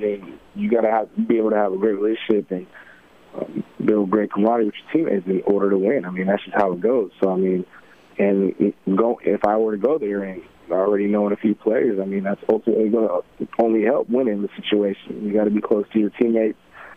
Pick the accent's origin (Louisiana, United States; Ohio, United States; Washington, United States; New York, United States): Washington, United States; Tacoma; I'm from Tacoma, Washington, but ultimately, I mean, yes, Spokane's close